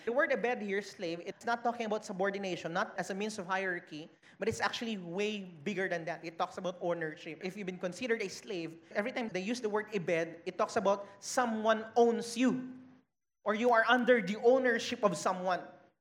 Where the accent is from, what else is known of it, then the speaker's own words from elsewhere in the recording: Philippines; Growing up in the Philippines, some of us, we've memorized John chapter 3 verse 16.